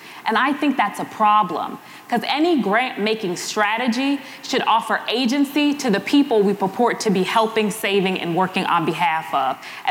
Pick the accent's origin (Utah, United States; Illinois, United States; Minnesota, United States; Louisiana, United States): Illinois, United States; Chicago; And I grew up in Austin, a zip code just west of here that has, and it's currently dealing with, an endemic issue of violence in the city of Chicago